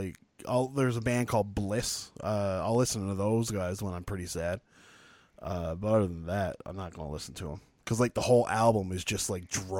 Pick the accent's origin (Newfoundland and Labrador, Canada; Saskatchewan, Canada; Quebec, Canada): Newfoundland and Labrador, Canada; The biggest squid ever found was in Newfoundland. It was actually 15 minutes from my hometown.